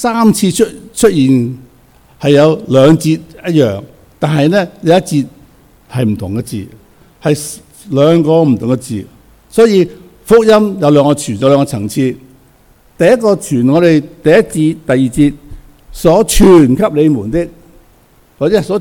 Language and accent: Chinese; China; 我們中國人呢都有一些傳統的觀念的